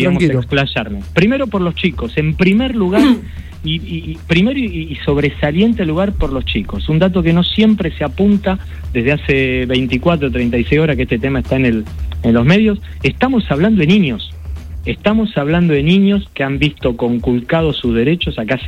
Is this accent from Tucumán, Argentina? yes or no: no; Rosario, Santa Fe, Argentina; Nosotros necesitamos recuperar gran parte del clima de paz social que necesitamos, como rosarinos, como seres humanos, te lo digo.